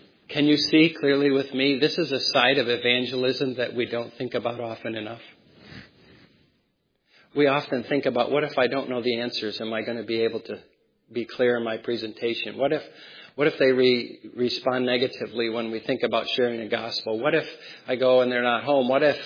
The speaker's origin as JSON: {"language": "English", "region": "New Hampshire", "country": "United States", "accent": "New Hampshire", "said": "I want to get in my New Hampshire accent fun with this one all the time"}